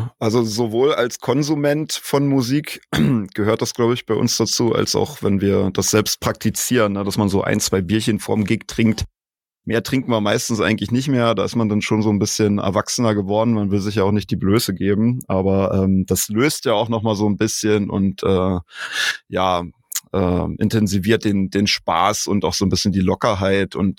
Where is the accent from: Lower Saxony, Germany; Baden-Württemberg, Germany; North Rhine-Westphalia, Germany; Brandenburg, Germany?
Brandenburg, Germany; Forst; Ich komme ja eigentlich aus Forst, also Tom auch.